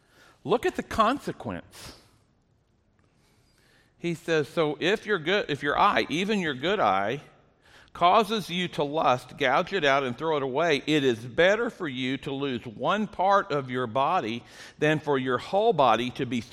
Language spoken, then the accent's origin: English; Ponca City, Oklahoma, United States; Virgil was a two-time NCAA wrestling champion from my hometown in Ponca City, Oklahoma.